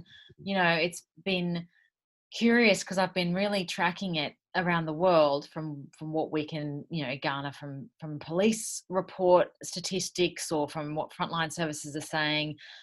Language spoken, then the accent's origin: English; Sydney, New South Wales, Australia; I'm from Sydney